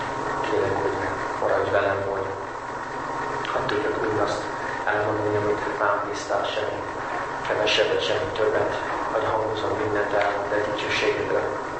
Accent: United States; moved away as an adult; now in Hungary; Eredetileg Amerikából jöttem. Ott nőttem fel, ott jártam egyetemre. De az apukám, ő magyar … Eredetileg az apukám mezőkövesdi. Tehát Matyóföldi. Matyóföldön származik.

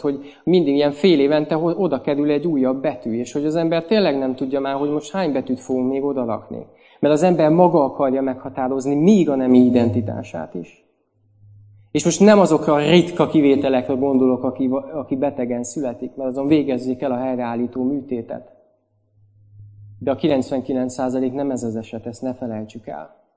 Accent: Budapest, Hungary; Hát én itt nőttem föl Pesten, hát én két nagy blokkházba éltem, nem ismertem a szomszédaimat.

